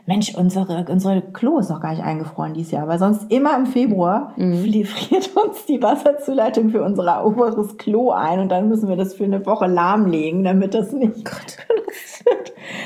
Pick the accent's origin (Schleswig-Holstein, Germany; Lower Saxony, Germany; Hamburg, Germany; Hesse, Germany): Lower Saxony, Germany; ich als Ostfriesin.